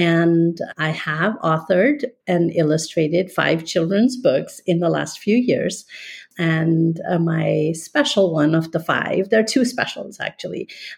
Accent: India; now in California, United States; I'll take you back a few years ago when I immigrated from India to begin my journey here in the USA in 1986. I live in California, and that's where I've been since we moved here.

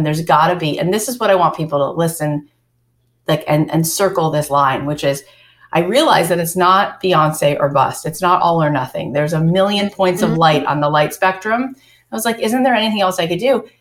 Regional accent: Florida, United States; moved away as an adult; I went out to Los Angeles. I grew up in Florida and went out there at 24.

